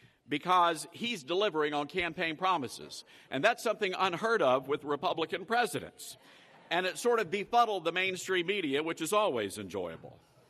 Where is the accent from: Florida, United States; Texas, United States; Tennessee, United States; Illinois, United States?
Tennessee, United States; Dr. Mark Green, a fine patriot Christian man from my home state of Tennessee